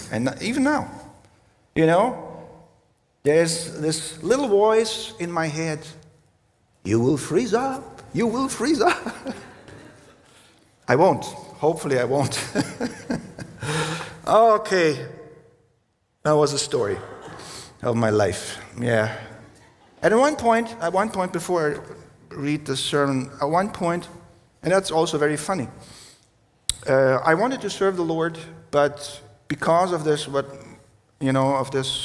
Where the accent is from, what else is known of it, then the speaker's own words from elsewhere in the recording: Russia; English is a second language; I was born and raised in Russia, and at that time it was called Soviet Union.